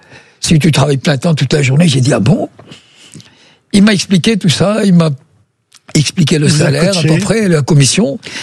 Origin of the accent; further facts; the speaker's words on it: Pakistan; French is a second language; now in France; chez moi au Pakistan, il peut vous flinguer